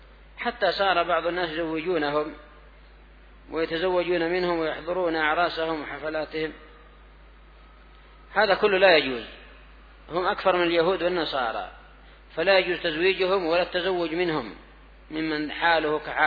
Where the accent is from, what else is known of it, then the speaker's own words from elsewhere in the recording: Yemen; عندنا باليمن